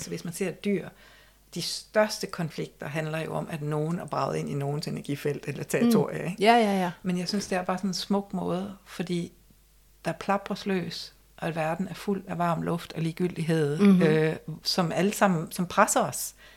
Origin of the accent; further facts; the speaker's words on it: Malling, Central Denmark Region, Denmark; jeg voksede op i Malling, hvor min mor også lavede børnehaven og sådan noget, og vi løb frit rundt på markerne og vejene, og vi kendte alle, der var inde i husene